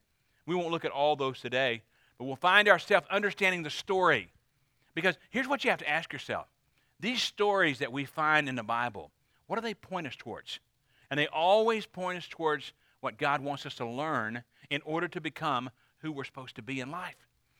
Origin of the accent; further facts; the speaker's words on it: Paris, Arkansas, United States; born there; born in the same town that I was born in Paris, Arkansas.